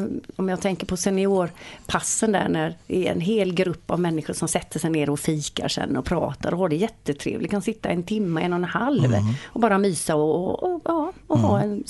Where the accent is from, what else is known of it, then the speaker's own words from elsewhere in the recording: Partille, Västra Götaland County, Sweden; born there; Jag är Partille-tjej, jag är född i Fureskog, där jag fortfarande bor.